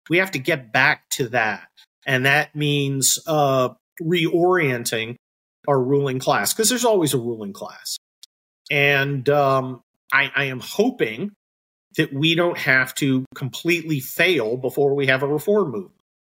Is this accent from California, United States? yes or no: yes; San Francisco, California, United States; now in Los Angeles, United States; Now, I grew up near San Francisco, mm-hmm. and then I went to school in San Diego, but I'd never been to Los Angeles